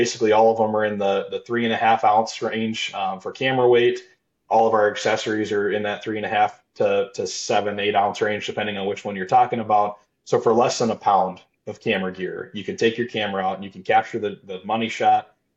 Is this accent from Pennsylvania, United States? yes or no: no; Iowa, United States; I grew up in Iowa with shotgun only, right?